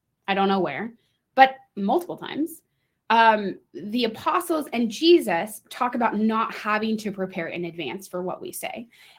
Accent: United States; I just want to say I'm very American in my extroversion.

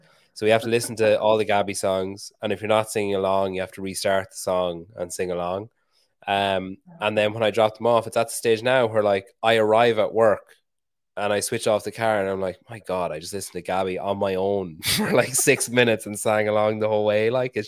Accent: Ireland; accent: Irish; Can you understand my accent? Have you heard an Irish accent before?

